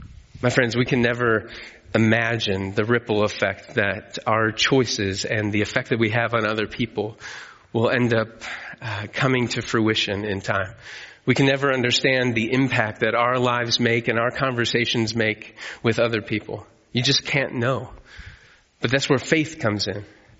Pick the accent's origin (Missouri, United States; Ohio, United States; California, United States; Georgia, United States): Ohio, United States; I grew up in Ohio. I should be saying Ohio State, but that's not crimson.